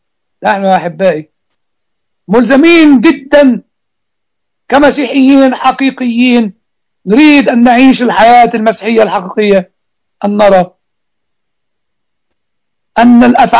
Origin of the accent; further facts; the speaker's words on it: Egypt; moved away; واللي ربما موجود عندنا في مصر. طبعا انا ما اعرفش مصر ماشيه ازاي.